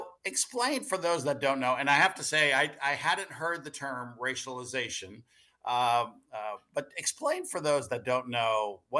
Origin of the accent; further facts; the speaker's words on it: Puerto Rico; I grew up in Puerto Rico